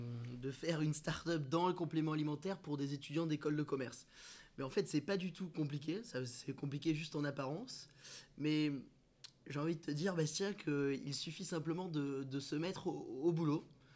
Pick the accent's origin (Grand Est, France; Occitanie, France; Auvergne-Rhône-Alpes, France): Occitanie, France; Perpignan; donc je viens du sud de la France, de Perpignan, je suis catalan.